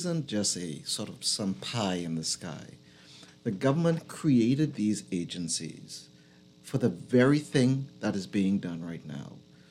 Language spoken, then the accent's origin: English; Georgia, United States; But I grew up on Cowpen Road with my Auntie Patsy.